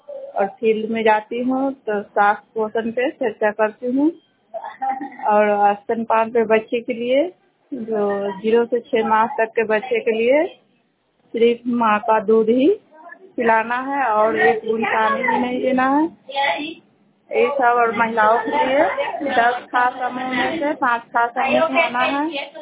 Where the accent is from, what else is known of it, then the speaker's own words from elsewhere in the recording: Rajapakar, Bihar, India; और राजापाकर के रहने वाली हूँ